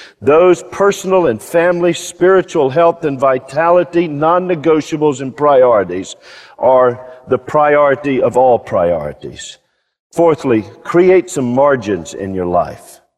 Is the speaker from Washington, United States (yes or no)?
no; Charlotte, North Carolina, United States; But one of my blessings is I grew up in Charlotte, North Carolina, Mecklenburg County.